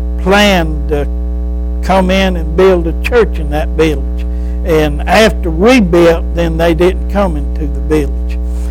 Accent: United States; We're blessed that we were raised here in America, where there's a church on every corner.

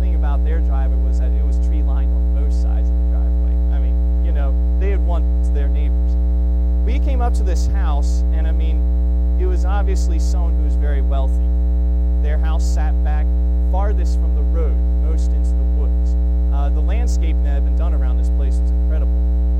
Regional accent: Hershey, Pennsylvania, United States; Growing up in Hershey, Pennsylvania, I lived in an area where there was a Hershey Medical Center.

